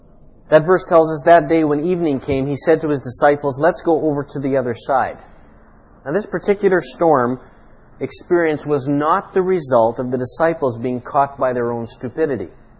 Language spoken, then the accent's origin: English; Canadian Midwest, Canada; I grew up in the Canadian Midwest, and because of my location there, I didn't know anything about monsoons or hurricanes or tidal waves. I never saw the ocean until I was older than 20 years of age.